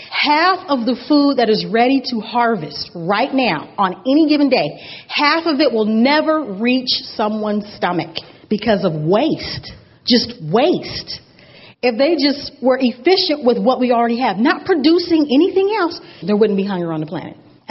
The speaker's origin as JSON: {"language": "English", "region": "California", "country": "United States", "said": "And I'm from California. Water was a huge issue."}